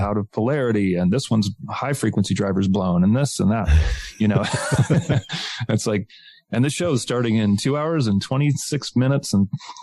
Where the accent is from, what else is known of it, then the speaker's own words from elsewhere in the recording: Albuquerque, New Mexico, United States; I grew up in Albuquerque here and I kept my eye on this little company